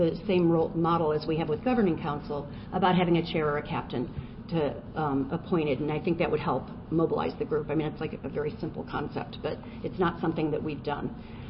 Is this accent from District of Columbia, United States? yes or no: yes; Washington, District of Columbia, United States; So I'm from the Washington, D.C. area.